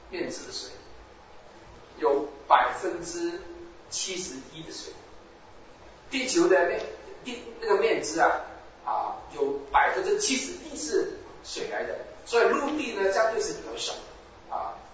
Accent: Hong Kong; now in Canada; 我以前呢是从香港来的，对这个四季呢没有什么感觉。你知道香港啊，差不多一年365天都是夏天，啊，都是热的要死。啊，来到加拿大之后呢

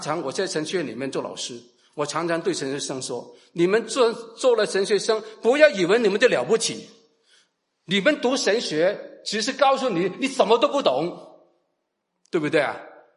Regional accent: China; 我们中国人过年最想讲的一句话是什么？恭喜发财

